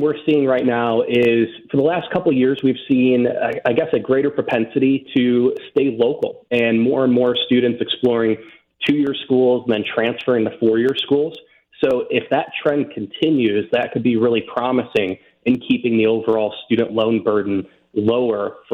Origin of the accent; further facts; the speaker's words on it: Illinois, United States; Ironically, I was born and raised in Illinois